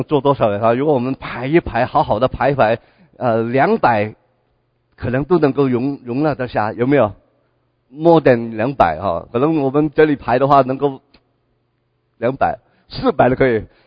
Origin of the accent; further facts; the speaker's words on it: Guangdong, China; 你就知道我是广东人吗？